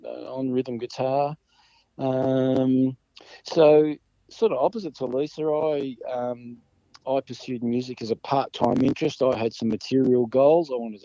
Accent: Melbourne, Victoria, Australia; growing up in Melbourne in the 70s

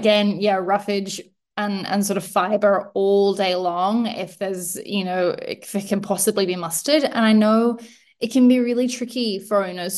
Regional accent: Australia; I was born and raised in Australia, so I did my degree over there as well.

